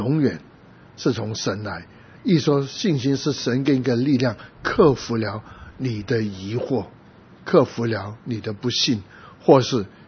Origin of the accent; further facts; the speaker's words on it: Guangdong, China; 我是广东人，有时候几句话我用广东话来讲，那当然讲比较多还是国语。我不是老美，不会懂得几句英文